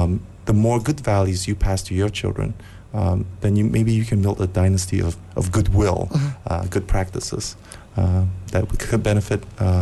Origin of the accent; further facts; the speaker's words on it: Malaysia; I'm Malaysian.